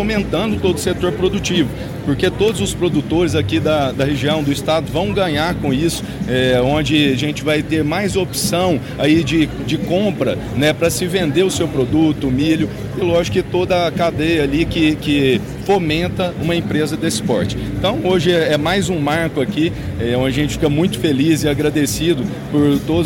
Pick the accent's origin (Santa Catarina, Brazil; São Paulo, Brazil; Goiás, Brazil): Goiás, Brazil; Rio Verde; somos aqui da cidade de Rio Verde, aqui do Sudoeste Goiano